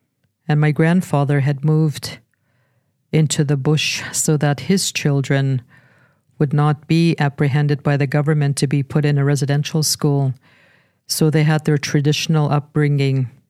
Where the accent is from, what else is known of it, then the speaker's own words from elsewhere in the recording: Fort McMurray, Alberta, Canada; born there; also born or lived in Beaver Lake; I was born in Fort McMurray in 1954. And I said I lived in Beaver Lake and was apprehended at the age of 7. I didn't leave the school till I was 18 years old.